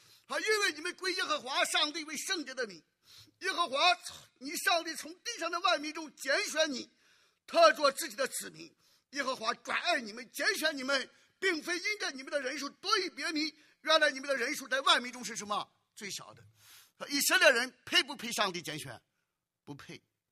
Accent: Shandong, China; 我小的时候在山东老家，哎，每年过春节的时候，爸爸妈妈都要献祭

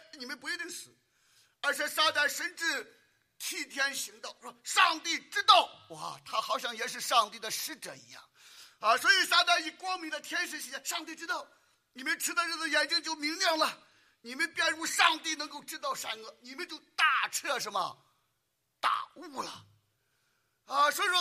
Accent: United States; 所以我们美国人包括我们自己，我们要深刻的悔改

